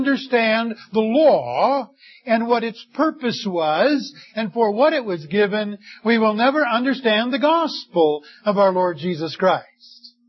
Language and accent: English; United States; I'm an American. We spend most of our money on taxes.